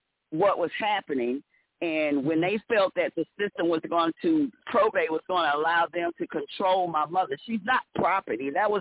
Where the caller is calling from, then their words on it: Georgia, United States; I'm calling from Georgia.